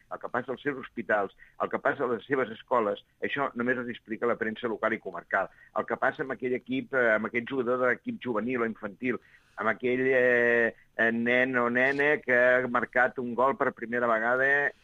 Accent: Valls, Catalonia, Spain; Fa 4 dies, jo soc de Valls, no?

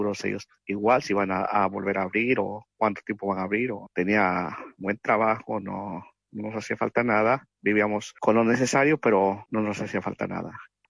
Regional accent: Mexico; now in Daly City, United States; Yo vivo en Daly City, soy de México y ya tengo aquí viviendo 26 años.

